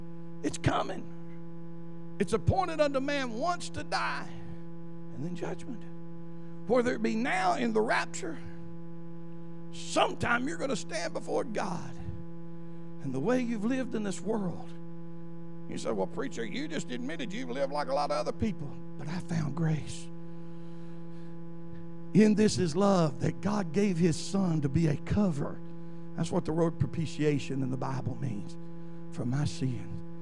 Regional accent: Alabama, United States; I said, oh, I'm from Alabama. I'm just a guy from Alabama. You know I ain't from around here.

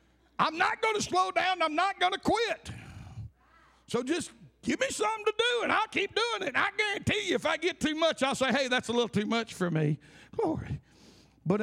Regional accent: Buell, United States; I'm from Buell. Okay? I fit the redneck stuff. My richest relative lives in a double wide.

